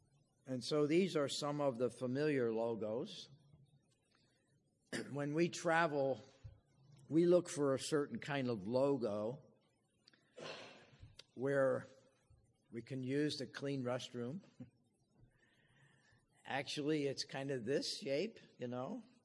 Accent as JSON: {"language": "English", "region": "New Jersey", "country": "United States", "tie": "born there", "moved": "as an adult", "lives_now": "New England, United States", "said": "You know, my wife and I came to New England in 1965. I was born in Jersey, and she was born out in Ohio."}